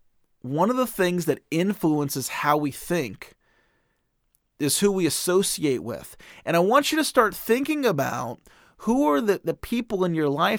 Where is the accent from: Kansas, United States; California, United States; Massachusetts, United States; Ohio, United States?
California, United States; I grew up in Marin County, and I went to a high school called Redwood High School.